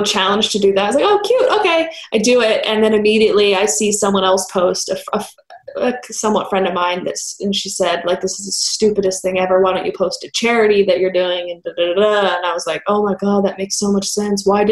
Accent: Los Angeles, California, United States; I grew up in Los Angeles, California. I had a completely different experience to those who lived in different states.

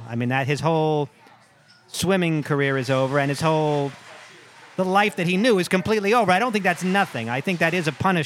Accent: Stamford, Connecticut, United States; I'm from Stanford, Connecticut, so don't think

